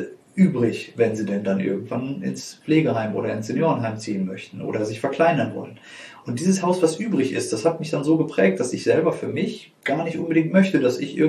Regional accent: North Rhine-Westphalia, Germany; Du kommst aus dem Sauerland, ich komme auch aus dem Sauerland, man hört uns das an. Und ich bin damit groß geworden, dass man irgendwann im Leben in einem Einfamilienhaus mit Garten zu leben hat, irgendwo am Dorfrand am besten mit Blick aufs Feld.

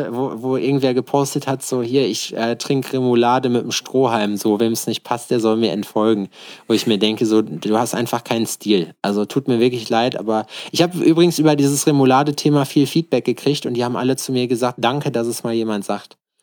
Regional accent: Schalksmühle, North Rhine-Westphalia, Germany; also born or lived in Lüdenscheid; In Lüdenscheid. Das ist ein... Also in Lüdenscheid wurde ich geboren, aufgewachsen in Schalksmühle

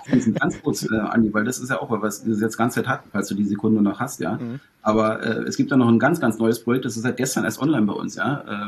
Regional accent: Berlin, Germany; Ich meine, ich komme nur aus Berlin

